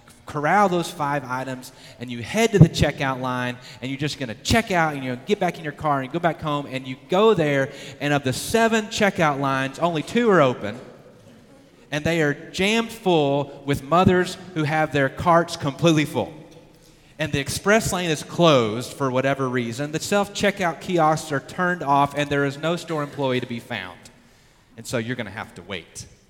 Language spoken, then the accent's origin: English; Texas, United States; But we're from Texas, and so we're going to call him Habakkuk, okay?